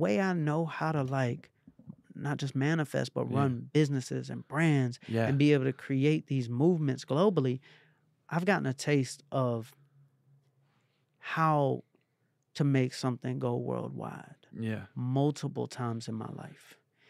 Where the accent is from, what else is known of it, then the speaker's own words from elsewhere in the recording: Atlanta, Georgia, United States; I'm from Atlanta. Like, we don't know about crystals. We don't even say the word manifest.